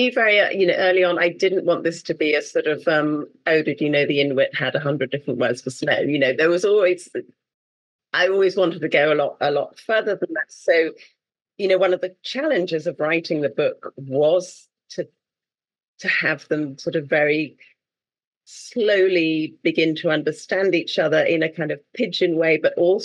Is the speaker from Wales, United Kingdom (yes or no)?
yes; Wales, United Kingdom; and I'm Welsh. I mean, I grew up in Wales, and it's different now.